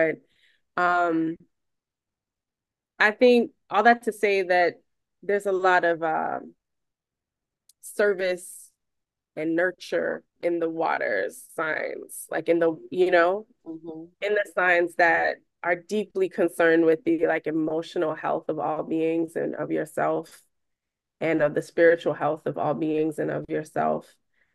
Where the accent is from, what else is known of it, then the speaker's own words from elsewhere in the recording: Brooklyn, New York, United States; I'm a Brooklyn-born Boricua artist, born and raised in New York, city. Come from two beautiful, loving, generous Boricua parents.